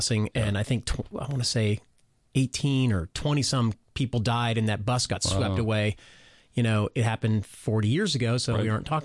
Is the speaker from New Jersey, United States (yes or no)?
no; Texas, United States; I mean, I grew up in Texas, and I remember back in the 80s being in that very same area where I used to go every summer